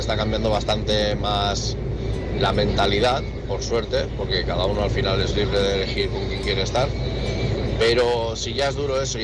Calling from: Lleida, Catalonia, Spain; de Lleida

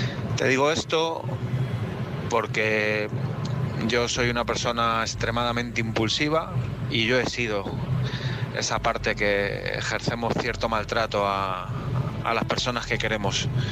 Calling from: Madrid, Community of Madrid, Spain; de Madrid.

